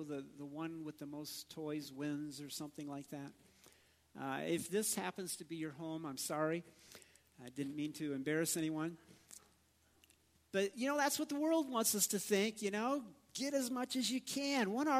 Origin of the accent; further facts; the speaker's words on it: Midwest, United States; Farmers, you know, I grew up back in the Midwest, and farming was a big thing. We did farming as well